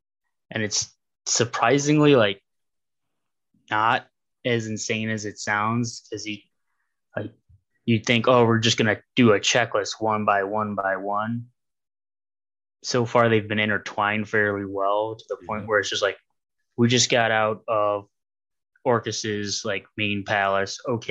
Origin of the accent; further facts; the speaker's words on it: Ohio, United States; I'm from Ohio